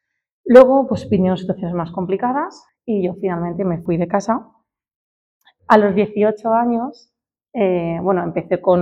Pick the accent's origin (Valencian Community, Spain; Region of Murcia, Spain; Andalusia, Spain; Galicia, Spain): Valencian Community, Spain; Valencia; soy de aquí de Valencia. Mi madre nos inculcaba mucho la fe en Dios.